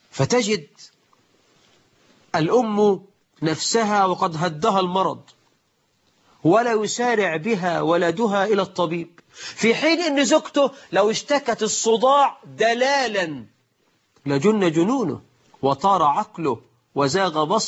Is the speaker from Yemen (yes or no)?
no; Egypt; ده مثل عندنا في مصر.